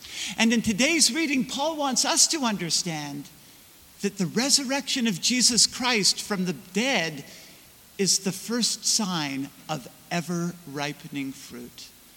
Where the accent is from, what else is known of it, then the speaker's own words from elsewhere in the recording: Quebec, Canada; I grew up in Quebec, and as a child, we had a cottage in what are called the Eastern Townships of Quebec.